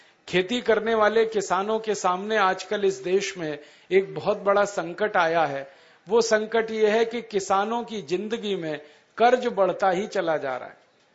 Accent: Aligarh, Uttar Pradesh, India; मैं भी किसान का ही बेटा हूं, मेरे घर में भी खेती होती है, मेरा गांव उत्तर प्रदेश में अलीगढ़ जिले में है, हमारे घर में परंपरा से खेती होती है।

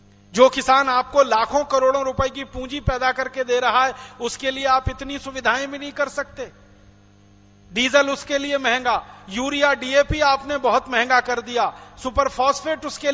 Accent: Atrauli, Uttar Pradesh, India; born there; मेरा जन्म अलीगढ़ के पास एक छोटे से गांव में हुआ, अतरौली तहसील में। मेरे गांव में बिजली नहीं है और दिल्ली से मात्र 170-180 किलोमीटर की दूरी पर है मेरा गांव

